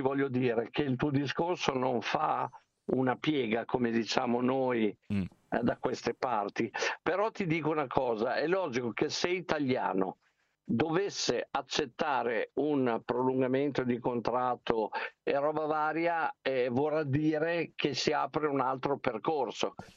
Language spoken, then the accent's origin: Italian; Turkey; anche se io sono turco.